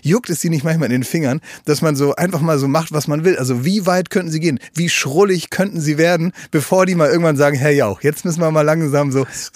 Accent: Oldenburg, Lower Saxony, Germany; ich kenne das von in Oldenburg, ich komme aus Oldenburg

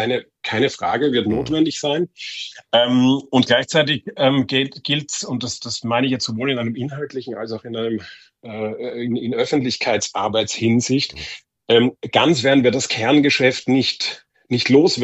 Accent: Vienna, Austria; und als Wiener sage ich, die Kronenzeitung ist in Deutschland auch gut bekannt

